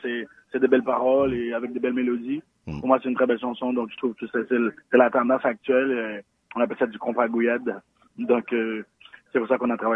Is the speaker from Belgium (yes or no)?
no; Haiti; moved away; also born or lived in Dominican Republic; en 2004, lorsque j'ai quitté Haïti, c'était de la crise politique en Haïti, c'était un peu dangereux pour les jeunes. Donc, ma mère vivait déjà en République dominicaine depuis 1999. Donc, nous, on est allés habiter là-bas.